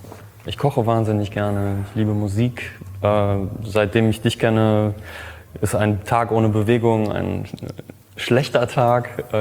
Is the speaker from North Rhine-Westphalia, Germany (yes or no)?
yes; Cologne, North Rhine-Westphalia, Germany; Ich bin Kölner